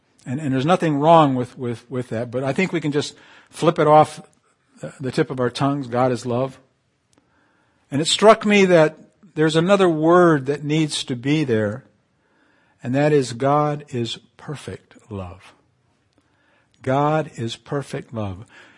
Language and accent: English; Canary Islands, Spain; I remember growing up in the Canary Islands when I was about 9 or 10 years old.